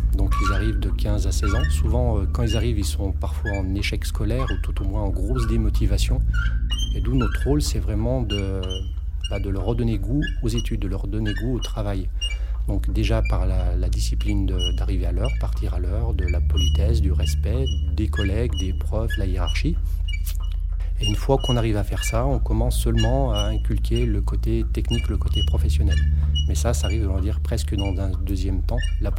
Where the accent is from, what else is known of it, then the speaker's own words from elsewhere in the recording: Auvergne-Rhône-Alpes, France; j'étais loin de ma montagne. Je suis natif de Savoie, la neige, tout ce qui va avec me manquait beaucoup, le sport en plein air.